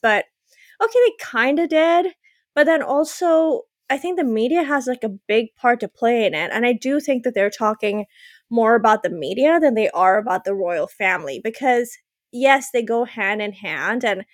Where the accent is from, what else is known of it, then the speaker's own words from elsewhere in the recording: Pakistan; you guys know I'm from Pakistan, and Pakistan, or India as a subcontinent, was once colonized by the British.